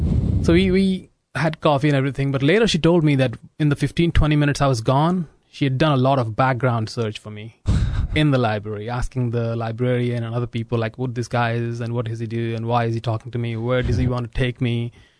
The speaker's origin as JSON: {"language": "English", "town": "Lucknow", "region": "Uttar Pradesh", "country": "India", "moved": "as an adult", "said": "So I came from Lucknow, which is a city of 3 million, now 4 million maybe people."}